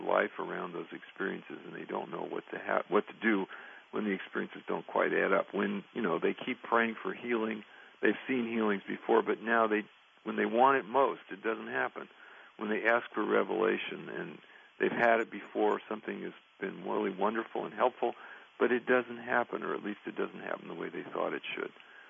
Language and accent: English; Santa Rosa, California, United States; there's a sign that says Santa Rosa, 57 miles. That's my hometown, Santa Rosa. And every time I see that sign after a long trip, I just have this warm feeling I'm on my way home.